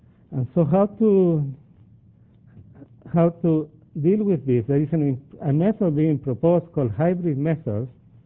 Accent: Chile; I come from Chile originally

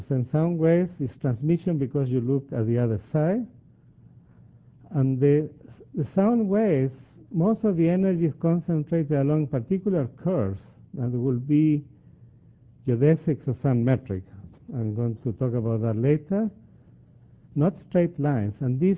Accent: Chile; I come from Chile originally

